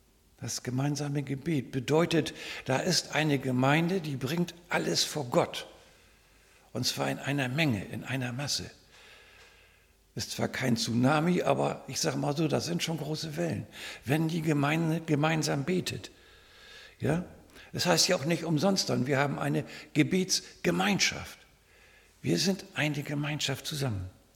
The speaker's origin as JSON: {"language": "German", "town": "Leer", "region": "Lower Saxony", "country": "Germany", "tie": "born or raised there", "said": "Ich bin ja hier in Leer noch zur Schule gegangen, habe auch meine Ausbildung da gemacht."}